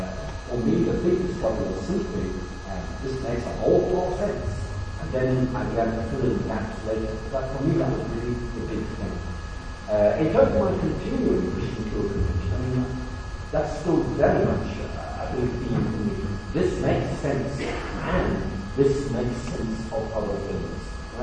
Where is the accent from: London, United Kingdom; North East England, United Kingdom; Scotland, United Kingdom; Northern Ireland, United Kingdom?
Northern Ireland, United Kingdom; I grew up in Bourne, and I was studying the sciences, and Northern Ireland back in the late 60s